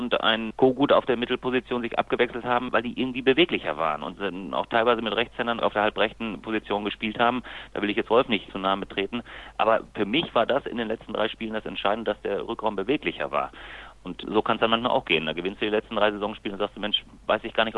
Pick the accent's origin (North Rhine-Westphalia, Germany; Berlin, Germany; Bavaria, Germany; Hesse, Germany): North Rhine-Westphalia, Germany; Lemgo; born there; jetzt bin ich noch gebürtiger Lemgo.